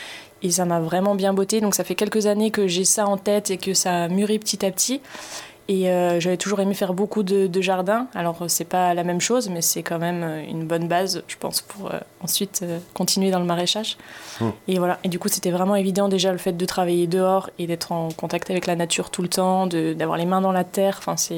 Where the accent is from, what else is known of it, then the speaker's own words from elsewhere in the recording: Grand Est, France; now in Florac, France; Des Vosges, je suis originaire des Vosges, j'ai grandi, j'ai fait mes études là-bas